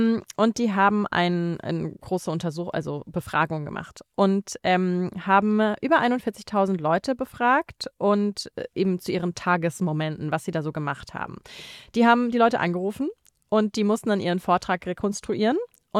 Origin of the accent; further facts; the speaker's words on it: Garmisch-Partenkirchen, Bavaria, Germany; born there; Aber also Garmisch-Partenkirchen, meine Geburtsstadt, da wird ordentlich geschippt.